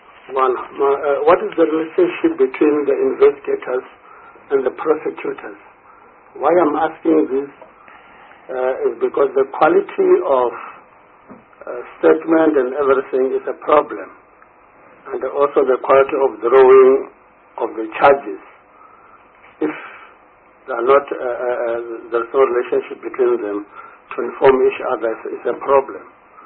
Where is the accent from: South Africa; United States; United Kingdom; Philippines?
South Africa; Limpopo; Let's take, for example, I'm from Limpopo.